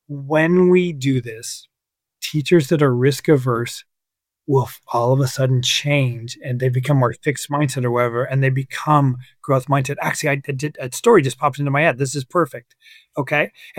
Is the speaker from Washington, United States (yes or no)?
yes; Washington, United States; In my home state of Washington, you are required to do Danielson-Marzano or the University of Washington model.